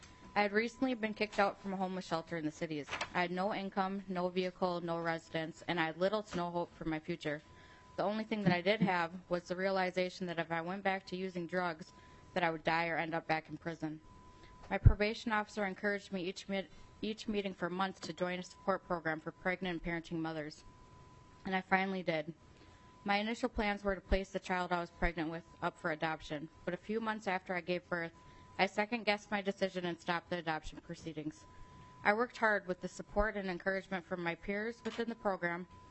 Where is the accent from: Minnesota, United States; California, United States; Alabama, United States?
Minnesota, United States; Rochester; I'm from Rochester, Minnesota. I'm a mother of three children, Justice, who's 16, Faith, age 11, and Grace Liberty, who is age 6.